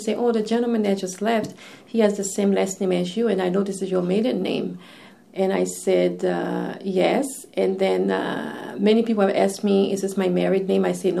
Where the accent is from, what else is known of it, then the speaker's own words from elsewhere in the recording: Chicago, Illinois, United States; And like I said, I grew up in Chicago. I'm Haitian origin.